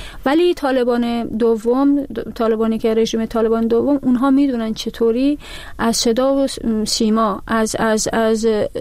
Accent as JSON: {"language": "Persian", "country": "Slovakia", "tie": "born or raised there", "said": "من شهروند اسلوواکی هستم، در اسلوواکی درس خوندم، بزرگ شدم،"}